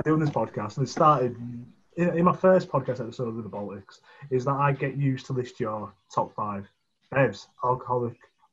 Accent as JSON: {"language": "English", "town": "Middlesbrough", "region": "North East England", "country": "United Kingdom", "said": "I'm from the North's version of I'm from the North's version of Chernobyl. So I mean, we just inhale toxic waste. No, it's a beautiful place."}